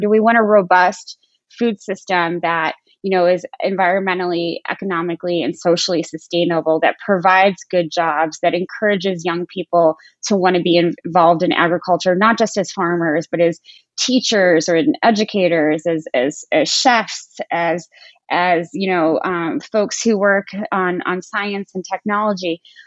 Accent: Defiance, Missouri, United States; When I was about 10, so I grew up in Defiance, Missouri, and I didn't know that we were, you know, lower middle class.

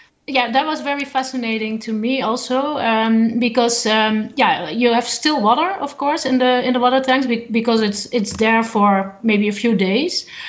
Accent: Netherlands; I'm from a country where we have an abundance of water. I'm from the Netherlands

